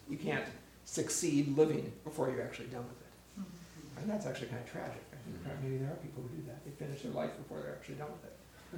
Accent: Minnesota, United States; And I have an Italian wife from Chicago, and I'm a Swede from Minnesota, and we have very different social acceptable rules in our families.

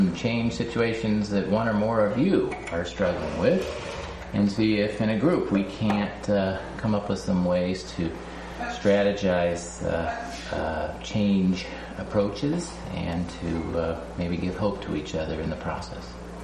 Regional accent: Chicago, Illinois, United States; moved away as an adult; now in Decorah, United States; I was born and raised in Chicago and did most of my work in low-income grassroots communities in Chicago for 20 years, and then 6 years ago, my family moved to rural Iowa, to Decorah, Iowa.

